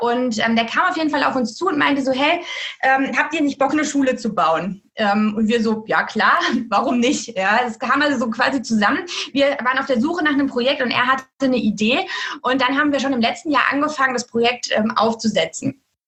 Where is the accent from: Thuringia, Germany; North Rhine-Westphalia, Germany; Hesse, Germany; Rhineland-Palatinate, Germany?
Hesse, Germany; Offenbach; Ich komme aus Offenbach, das ist mein Heimatkreis